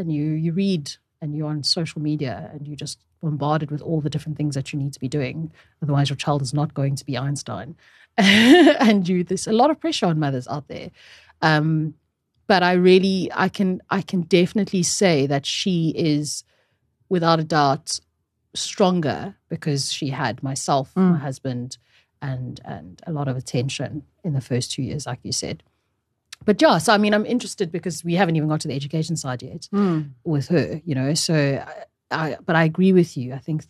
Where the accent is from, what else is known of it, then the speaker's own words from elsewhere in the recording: DR Congo; now in South Africa; I'm originally from the Congo. My parents moved to South Africa in 1994.